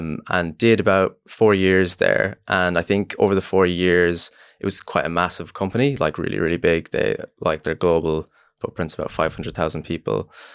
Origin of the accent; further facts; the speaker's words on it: Ireland; I'm obviously Irish.